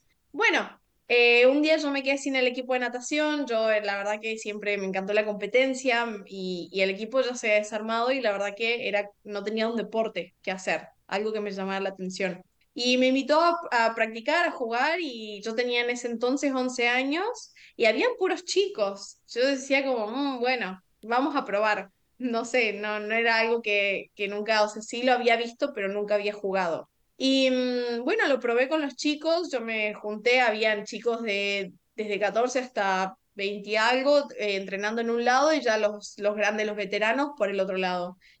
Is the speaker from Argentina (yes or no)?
yes; Argentina; yo siendo argentina, me llaman para la selección mexicana cuando tenía 14 años